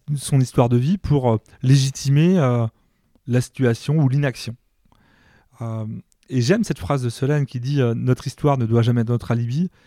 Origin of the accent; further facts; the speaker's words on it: Pays de la Loire, France; Je viens de la Mayenne.